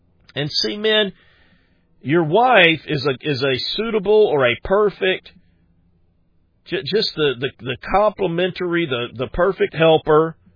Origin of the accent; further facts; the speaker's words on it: South Carolina, United States; I'm from South Carolina. But I went to school in New Orleans, and so I learned a little bit of that Cajun culture.